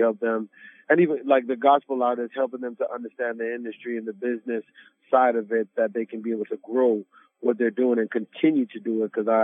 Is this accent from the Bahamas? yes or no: yes; Bahamas; I'm from the Bahamas originally. I started off in Caribbean music, reggae music.